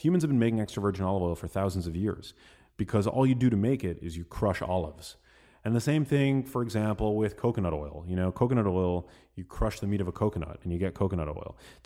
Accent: New York City, New York, United States; She was not a believer in organic, even though we are from New York City and my mom had access to healthy food.

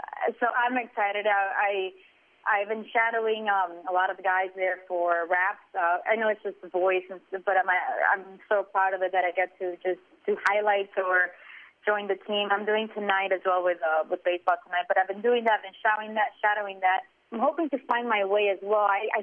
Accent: Miami, Florida, United States; well, I grew up in Miami, but my mom was married to a Cuban raptor.

